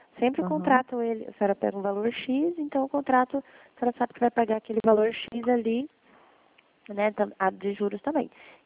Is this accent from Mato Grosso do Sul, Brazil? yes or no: yes; Dourados, Mato Grosso do Sul, Brazil; Eu sou de Dourados, Mato Grosso do Sul